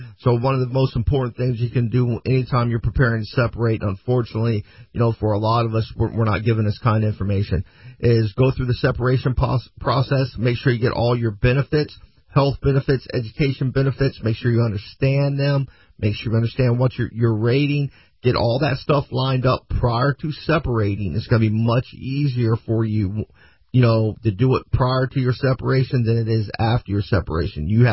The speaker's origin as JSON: {"language": "English", "region": "Florida", "country": "United States", "tie": "born or raised there", "said": "Yeah, well, you know, I grew up in Florida."}